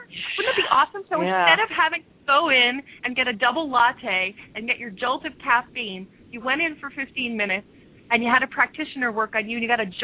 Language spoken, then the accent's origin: English; New Jersey, United States; now in Seattle, United States; I mean, I came from New Jersey to Seattle almost 12 years ago because I really had a vision.